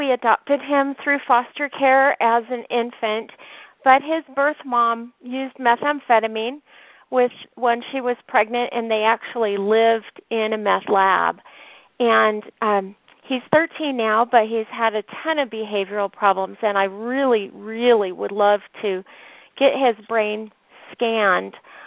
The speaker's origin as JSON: {"language": "English", "region": "California", "country": "United States", "lives_now": "Utah, United States", "said": "We're living in Utah now. I'm from Orange County originally, but we're living in Utah."}